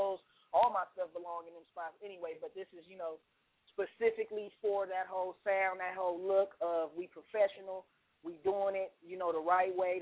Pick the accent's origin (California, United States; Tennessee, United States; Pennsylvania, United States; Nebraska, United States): California, United States; Vallejo; growing up in the Crestside of North Vallejo